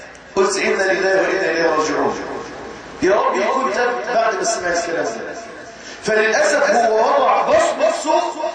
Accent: Mansoura, Dakahlia, Egypt; احد الاماكن عندنا في المنصوره المطرقه، شايف المنصوره قريه اسمها اولنجيل

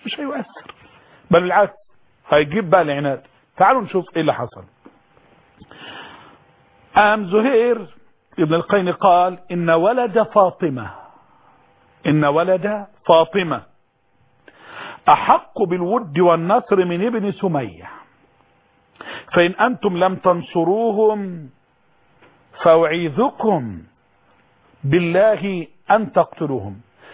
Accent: Egypt; لا لا أقصد مغفل لغويا المعنى الصحيح، عندنا في مصر مغفل بقى سب

